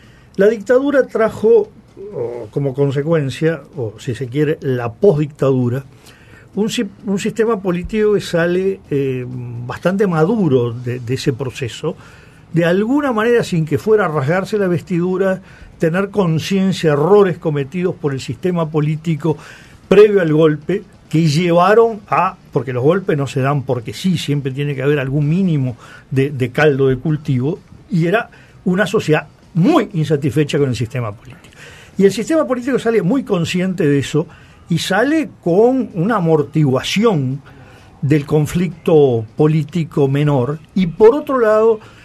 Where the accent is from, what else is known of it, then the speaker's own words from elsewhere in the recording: Dolores, Soriano, Uruguay; porque yo vivía en un pueblo del interior que ni siquiera era capital del departamento, bien, yo soy de Dolores